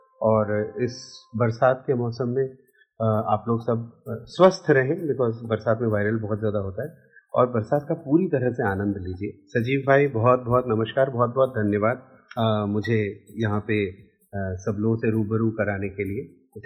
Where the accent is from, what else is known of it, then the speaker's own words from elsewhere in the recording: Allahabad, Uttar Pradesh, India; हम लोग इलाहाबाद के रहने वाले हैं मूलतः।